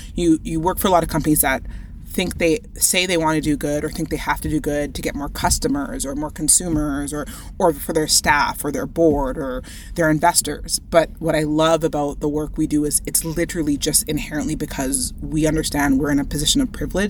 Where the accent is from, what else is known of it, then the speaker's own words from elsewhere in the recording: Winnipeg, Manitoba, Canada; I grew up in Winnipeg, Manitoba